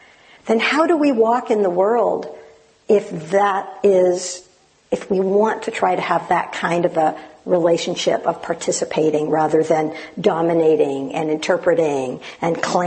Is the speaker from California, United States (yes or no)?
yes; California, United States; I grew up in the Sierras and the Ventana, the Big Sur, much drier. And a little bit quieter.